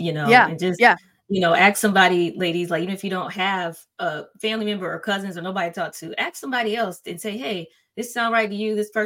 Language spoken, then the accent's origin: English; Atlanta, Georgia, United States; born there; I was born in Orange, Atlanta.